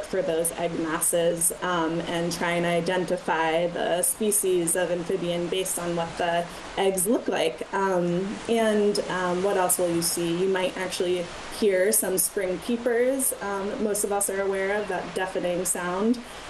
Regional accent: New York City, New York, United States; I grew up in New York City, which we all know, you know, does not have very much nature.

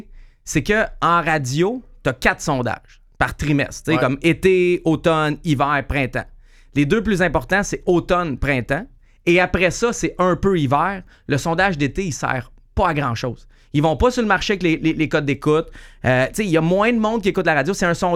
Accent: Montreal, Quebec, Canada; Tu sais, j'ai grandi à Hochelaga, Mercier.

